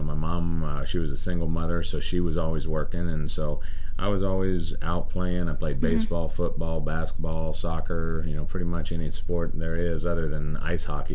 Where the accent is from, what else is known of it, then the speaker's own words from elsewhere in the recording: Phoenix, Arizona, United States; also born or lived in Gallup, United States; Well, I was originally born in Gallup, New Mexico, on an Indian reservation, but I grew up in Phoenix, Arizona.